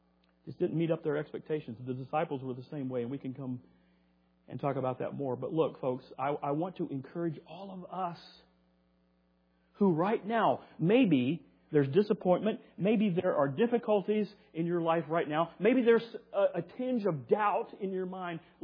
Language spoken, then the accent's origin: English; the South, United States; I say that as a Southerner, by the way, so Southerners, don't get mad at me, I am one.